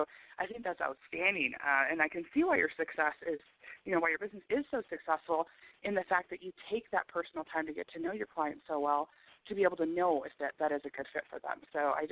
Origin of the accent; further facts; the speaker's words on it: Chicago, Illinois, United States; I'm from the Midwest originally in Chicago